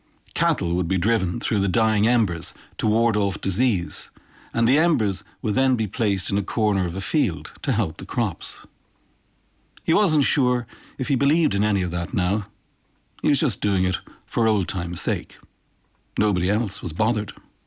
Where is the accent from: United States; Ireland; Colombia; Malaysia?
Ireland; Dublin, Leinster; Most 10-year-olds growing up in Dublin would take this phonological confusion in their stride, but my circumstances were different.